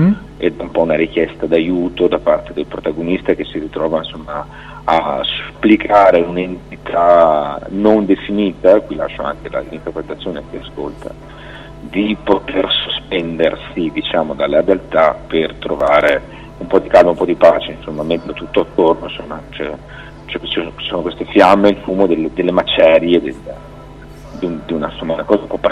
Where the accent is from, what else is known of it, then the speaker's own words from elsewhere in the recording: Veneto, Italy; Fino a 5 anni fa insegnavo qui nell'Alto Vicentino, da dove vengo io